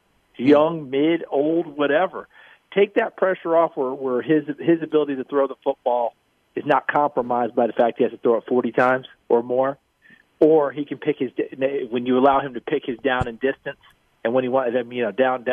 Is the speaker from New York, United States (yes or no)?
yes; New York, United States; because I grew up back in New York State, Matt.